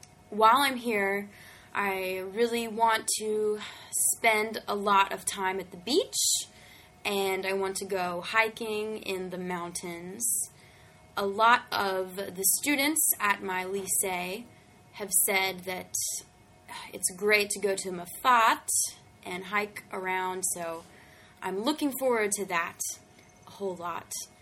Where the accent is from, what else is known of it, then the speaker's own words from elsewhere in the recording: New Orleans, Louisiana, United States; I come from the United States. My state of origin is Louisiana, and the city I'm from is the biggest city in Louisiana. It's called New Orleans. I'm 23 years old.